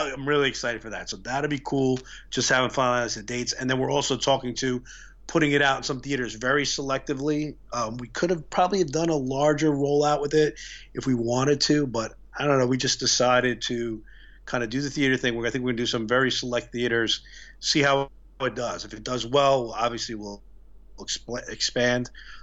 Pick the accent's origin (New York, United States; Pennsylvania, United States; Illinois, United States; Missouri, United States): New York, United States; Queens; Yes, I grew up in Queens.